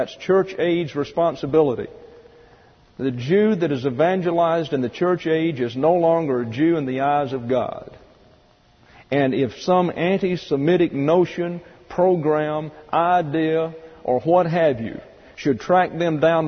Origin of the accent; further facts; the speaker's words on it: Deep South, United States; I was raised in the Deep South in the 40s and 50s. This was a bastion of political and religious conservatism.